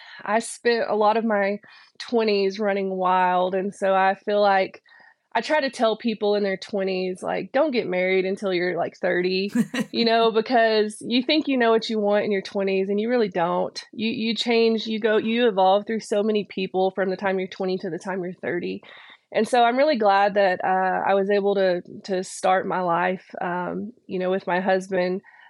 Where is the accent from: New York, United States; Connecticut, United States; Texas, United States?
Texas, United States; Anson; I grew up in Anson, out north of Abilene. It's a little small town, about 2,000 people, but that's where I grew up.